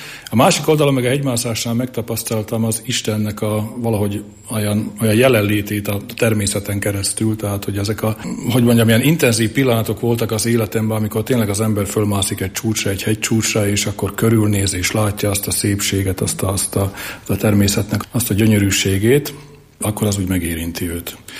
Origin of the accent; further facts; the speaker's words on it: Nitra, Nitra Region, Slovakia; én pedig maradtam otthon Nyitrán, és ott kezdtem el középiskolába járni